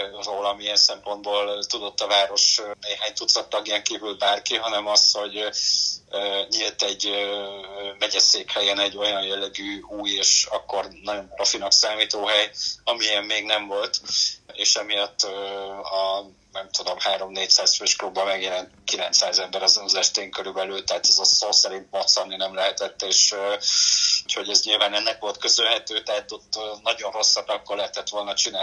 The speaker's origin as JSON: {"language": "Hungarian", "town": "Pécs", "region": "Baranya", "country": "Hungary", "tie": "born or raised there", "said": "aztán Pécsen nőttem fel"}